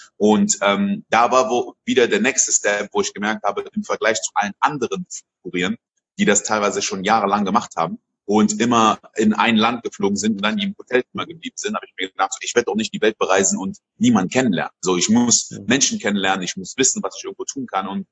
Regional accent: Côte d’Ivoire; now in Germany; Ich bin in Elfenbeinküste groß geworden, dann nach Deutschland gezogen. Meine Eltern sind sehr viel umgezogen.

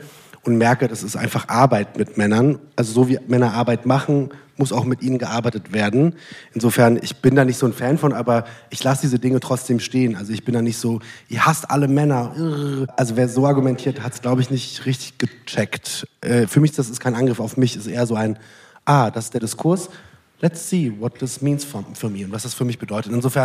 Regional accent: Hesse, Germany; Ich bin in Mittelhessen aufgewachsen.

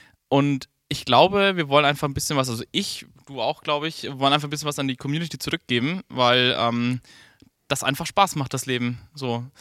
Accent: Southern Germany, Germany; now in Hamburg, Germany; Ich komme aus Hamburg. Wie man unschwer hört, bin ich ursprünglich aus dem Süden des Landes.

